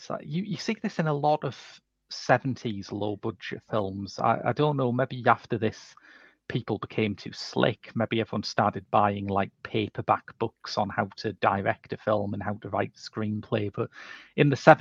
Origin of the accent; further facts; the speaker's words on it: United Kingdom; it was quite shocking to me as a British person to find out that ska predated reggae, because of course in British terms we experienced that the other way around.